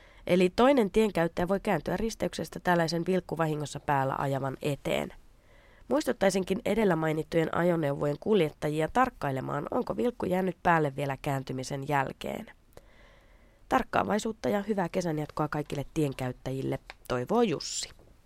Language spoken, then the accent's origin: Finnish; Helsinki, Uusimaa, Finland; kesäisen kotikaupunkini Helsingin kaduilla